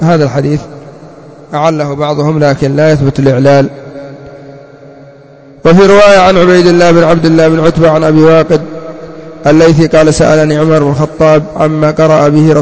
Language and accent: Arabic; Yemen; بعض الناس عندنا في اليمن يحول الكوت أو يحول الجبة